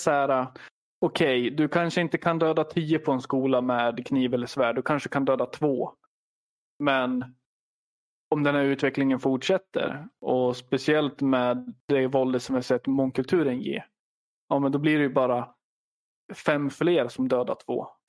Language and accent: Swedish; Sweden; hur kan jag som svensk, hur kan jag som människa